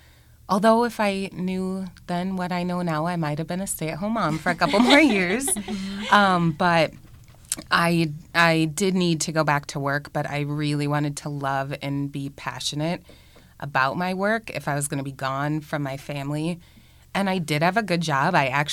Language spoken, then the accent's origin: English; Windham, United States; Yes, I was born and raised in Windham, and crazily, the house I grew up in is about four blocks north of the shop, and I live three blocks from there now